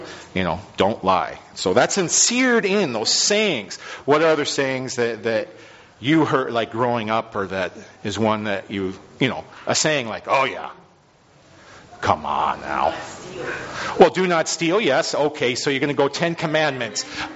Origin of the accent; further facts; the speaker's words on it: Camano Island, Washington, United States; to see images that I had never seen before growing up on Kamino Island of just the horrors of war and World War II